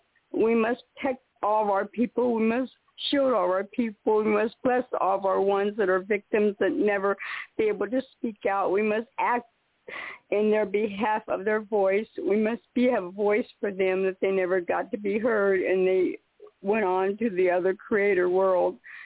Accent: United States; I'm very gifted with the great spirit because I'm an American Native woman.

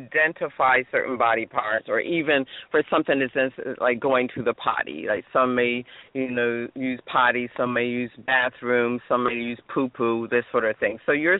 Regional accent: New Jersey, United States; I have to tell you, I mean, first of all, gentlemen, I'm from New Jersey as well.

